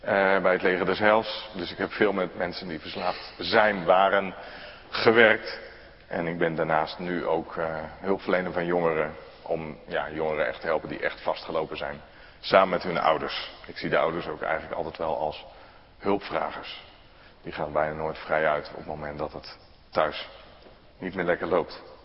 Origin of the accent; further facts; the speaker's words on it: Scherpenzeel, Gelderland, Netherlands; Ik kom hier niet vandaan. Ik kom uit Scherpenzeel. Dat is 10 kilometer van het middelpunt van Nederland.